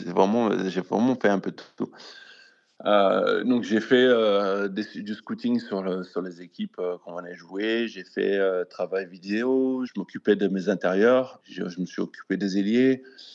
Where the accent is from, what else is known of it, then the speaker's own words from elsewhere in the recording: Saint-Étienne, Auvergne-Rhône-Alpes, France; now in Washington, United States; Je fais partie d'une famille qu'on vient des Antilles et puis de Saint-Étienne. Donc voilà, c'était vraiment... je venais d'une petite ville.